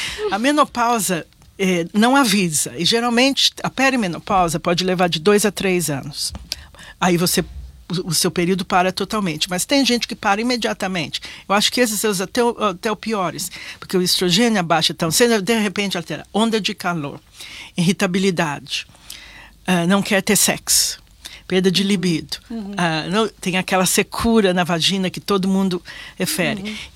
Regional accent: Brazil; Como eu sou brasileira, falo um pouco de italiano e espanhol

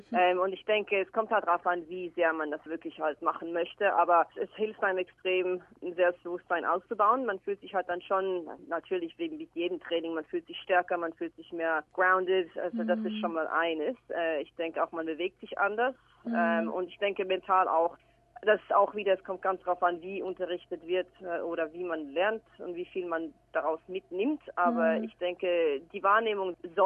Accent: Switzerland; now in Melbourne, Australia; ich bin ursprünglich aus der Schweiz, bin jetzt seit 10 Jahren in Melbourne.

